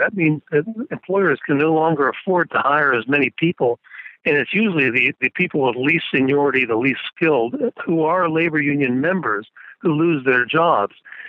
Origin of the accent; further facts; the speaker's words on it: Pennsylvania, United States; growing up in Pennsylvania, it was unheard of for a black man to have one of these higher paid skilled jobs back in those days.